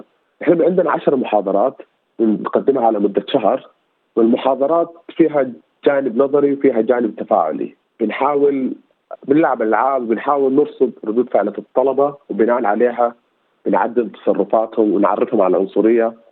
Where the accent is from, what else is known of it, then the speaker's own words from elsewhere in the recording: Sudan; also born or lived in Ankara, Turkey; أولا أنا شخص سوداني، كنت عايش في أنقرة في تركيا.